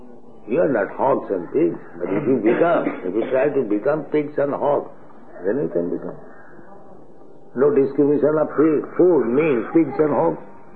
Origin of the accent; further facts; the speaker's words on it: India; English is a second language; As our Indian people, you know, Saint Masters, they are also like that.